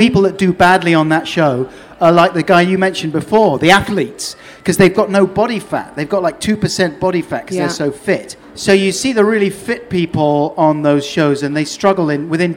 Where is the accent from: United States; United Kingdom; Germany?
United Kingdom; London; now in Norwich, United Kingdom; Yeah, off the Earl's Court Road.